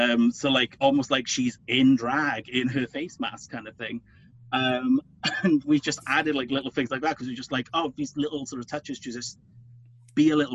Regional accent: United Kingdom; here's the thing. I'm British. I'm not very big at just being like, yeah, I'm freaking awesome.

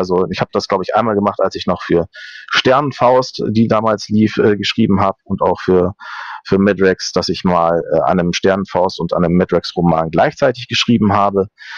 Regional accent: Lower Saxony, Germany; Nur hatte ich als Niedersachse und der in Nordrhein-Westfalen studieren wollte

